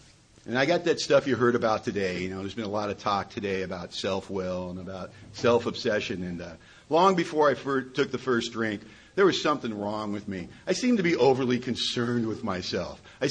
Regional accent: Hollywood, California, United States; born there; And I'll tell you, I was born in Hollywood, California.

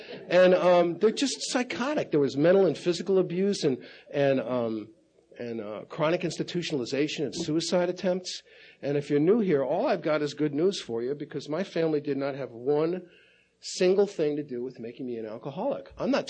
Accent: Bronx, New York, United States; I just had a real rough time of it growing up in the Bronx

